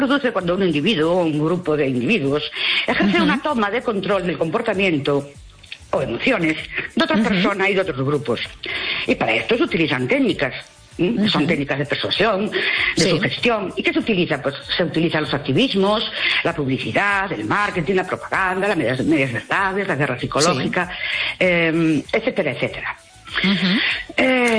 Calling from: Ourense, Galicia, Spain; de Urense.

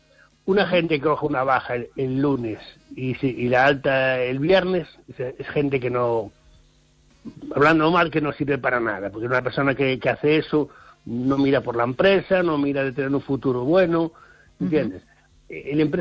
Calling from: Ferrol, Galicia, Spain; de Ferrol.

